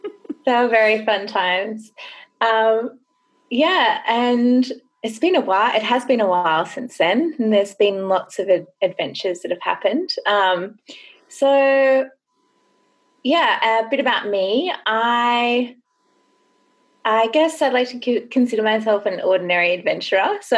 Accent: Grays Point, New South Wales, Australia; I grew up in Grays Point, which is right in the national park. So it was always, you know, we were surrounded by bush

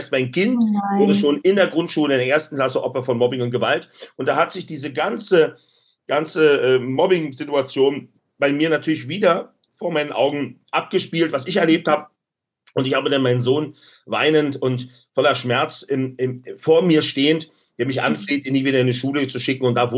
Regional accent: Berlin, Germany; und ich komme aus Berlin-Neukölln

